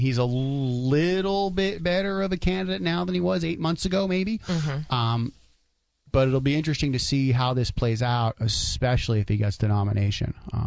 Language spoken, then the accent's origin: English; New Jersey, United States; I'm from Jersey. I grew up in New Jersey.